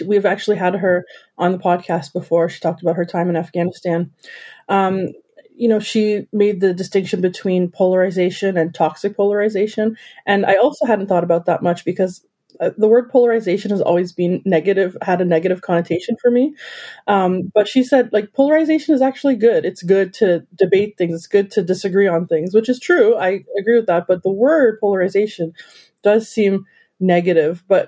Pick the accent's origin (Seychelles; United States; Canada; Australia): Canada; as a Canadian